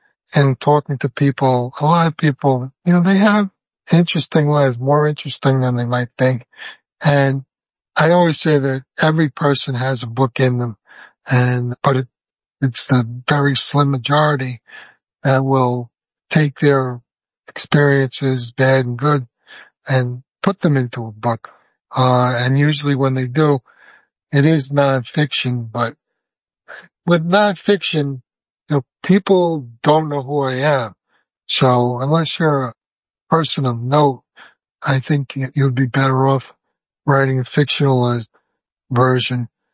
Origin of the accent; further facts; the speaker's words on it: Brooklyn, New York, United States; also born or lived in Long Island; Growing up in Brooklyn was a little easier because I had a lot of friends there, and it was just a very tight-knit community. And then my father moved us out to Long Island